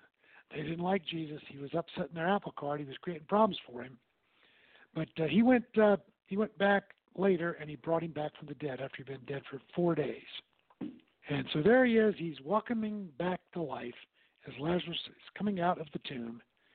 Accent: Virginia, United States; It was a beautiful Presbyterian church in my hometown of Virginia.

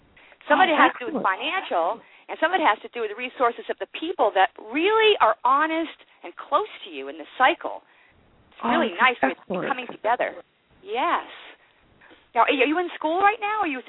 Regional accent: Worcester, Massachusetts, United States; I'm from Worcester, Massachusetts, originally.

